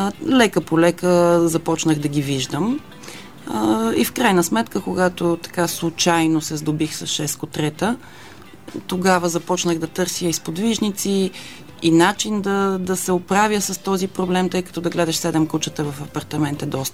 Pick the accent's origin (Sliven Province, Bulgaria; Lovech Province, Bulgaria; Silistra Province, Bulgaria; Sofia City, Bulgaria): Sofia City, Bulgaria; Sofia; Ами на 35 години съм, от София съм